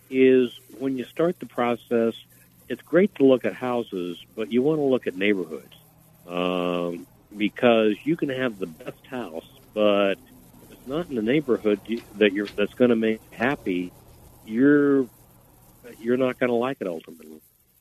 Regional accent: Old Greenwich, Connecticut, United States; so I grew up in Old Greenwich with Russ, and we lived in three different houses, and then got married

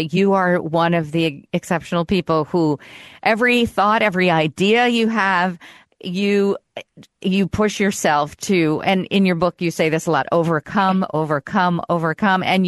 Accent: São Paulo, Brazil; I grew up in Sao Paulo, Brazil, back in the 70s when, you know, there were a lot of poor people.

